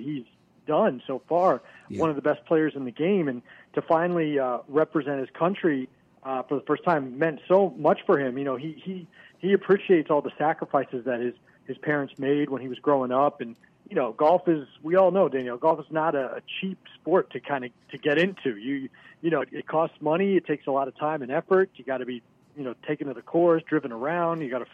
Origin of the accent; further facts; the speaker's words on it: United States; So I hate to say it as an American, but I'm kind of pulling for the internationals here.